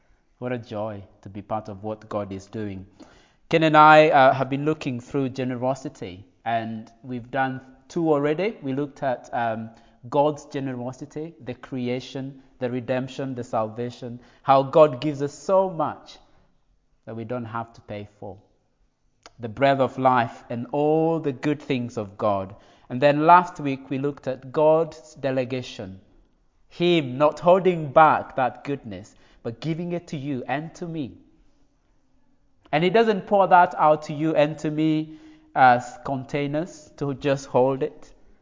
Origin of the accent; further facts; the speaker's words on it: Kenya; moved away as an adult; now in United Kingdom; So I come from a tribe called the Kikuyu or the Gikoyo people of Kenya. I grew up in Kenya until I was around 24. I moved to the UK later on. So Kenya still is my home. I've got the privilege of being British as well. So I'm a dual citizen.